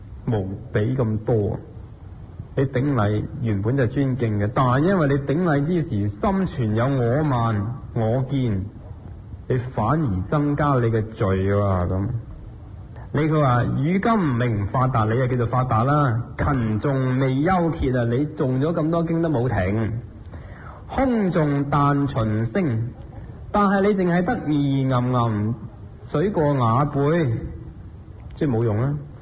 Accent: Guangdong, China; 我们广东人

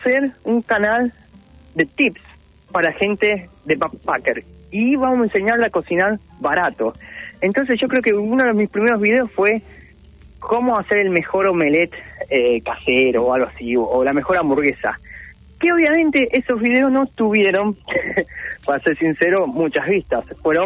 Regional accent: Buenos Aires, Argentina; Como yo soy de Buenos Aires, vivo en Capital Federal, la ciudad no es para mí ya.

